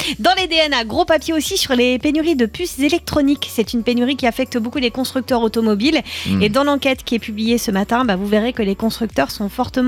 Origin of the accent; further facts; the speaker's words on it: Grand Est, France; Noël qui est sacrée hein, chez nous en Alsace.